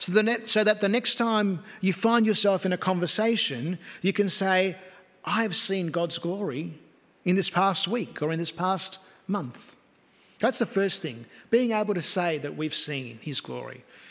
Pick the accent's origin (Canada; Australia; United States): Australia; My background is Italian and Maltese, even though I was born here in Australia, first generation Australian, which means I grew up in a home and a culture that put a very high emphasis on family. We were a Christian family, a church-going family.